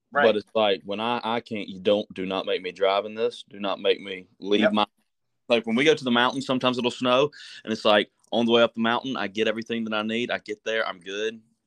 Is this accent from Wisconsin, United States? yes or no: no; Georgia, United States; And my hometown has, you know, two bars in it that I used to go play, and just kind of around, like, you know, Georgia is where I was going to play